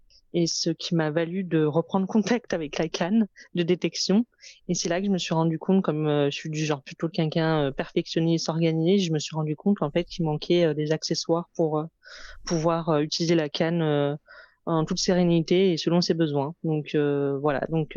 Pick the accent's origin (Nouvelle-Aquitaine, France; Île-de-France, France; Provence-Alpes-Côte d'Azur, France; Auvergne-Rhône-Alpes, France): Auvergne-Rhône-Alpes, France; Lyon; j'ai 30 ans, je suis lyonnaise